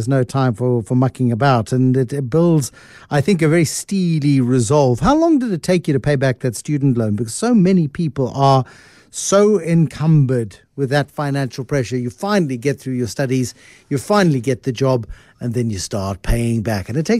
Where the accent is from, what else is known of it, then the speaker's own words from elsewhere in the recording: South Africa; It's been a while since I've had to defend my life speaking Afrikaans. Yes, growing up as an English kid in an Afrikaans town.